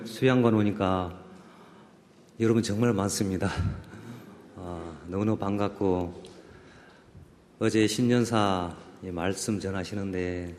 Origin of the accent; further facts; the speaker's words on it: Jeolla, South Korea; 저는 원래 고향이 전라도인데도 홍어를 별로 안 먹어봤어요.